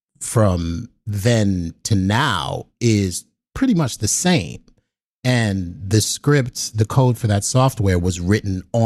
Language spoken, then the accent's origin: English; New York City, New York, United States; I'm from the South Bronx, New York City, right?